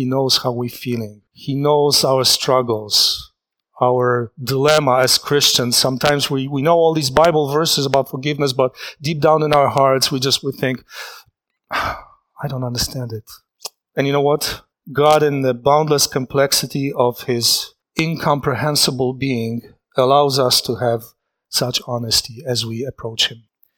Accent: Poland; moved away as an adult; my wife and I, we were born in Poland. We grew up in Poland. We got married in 88. And how 6 months later, we decided to leave Poland.

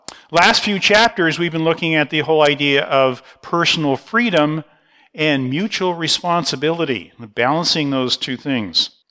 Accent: Canada; I like to make sure there's maple leaves all over my baggage and my jacket and tell everybody I'm a Canadian.

